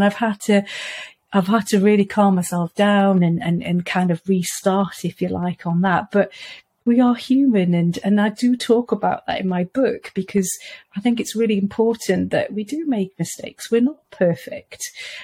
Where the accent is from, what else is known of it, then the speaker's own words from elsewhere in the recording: Wales, United Kingdom; because I come from Wales originally, we went to the seaside a little while ago